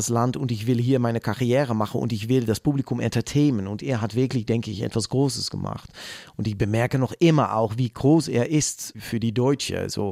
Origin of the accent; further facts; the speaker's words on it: Amsterdam, North Holland, Netherlands; first language Dutch; German is a second language; Ich komme aus Amsterdam, aus den Niederlanden.